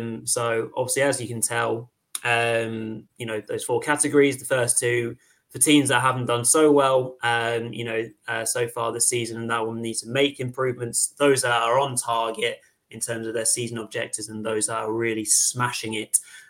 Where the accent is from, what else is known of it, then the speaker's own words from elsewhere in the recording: England, United Kingdom; As English lads, even we can appreciate